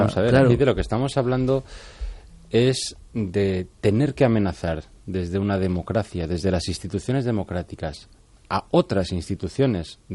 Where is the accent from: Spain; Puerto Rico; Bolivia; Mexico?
Spain; Catalonia; los que somos independentistas y catalanes de pura cepa